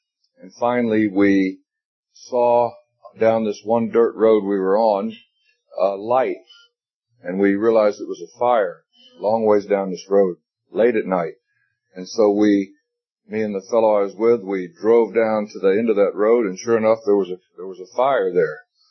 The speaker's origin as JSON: {"language": "English", "region": "Florida", "country": "United States", "tie": "born there", "said": "It wasn't where I was born. I was born in North Florida."}